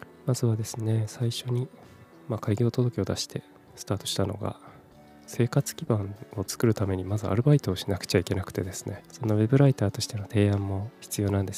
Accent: Kumamoto, Japan; also born or lived in Fukuoka / Tokyo; 18歳から福岡、30歳から東京で暮らし、退職を機に地元の熊本に帰ってきた36歳フリーランスの僕が

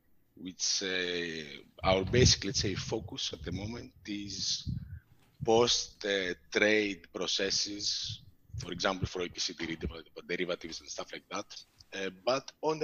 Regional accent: Gythion, Peloponnese, Greece; also born or lived in Athens; I was born in Athens, grew up there until I was 6 or 7. And then I grew up and went to throughout school in a small seaside city, Gythion. It's North Peloponnese. It's near Sparta.

